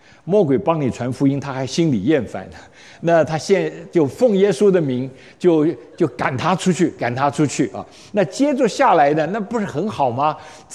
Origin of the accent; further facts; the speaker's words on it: China; 我们中国人说这个很脏很肮脏的东西在他身上